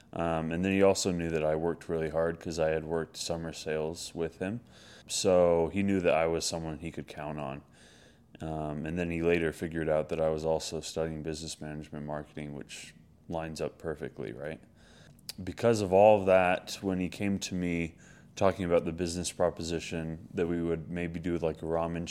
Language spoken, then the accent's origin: English; Tennessee, United States; I actually grew up mostly in Tennessee. My family, my mom was born in Idaho, and my dad's actually Canadian. But we moved a lot because of my dad's schooling and different things, and ended up living the most in Tennessee. So I lived out east.